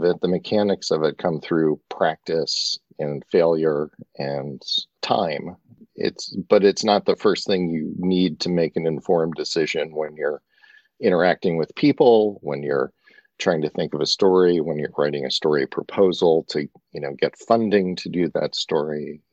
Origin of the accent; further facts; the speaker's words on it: Washington, District of Columbia, United States; I live and work in Washington, D.C., which happens to be my hometown.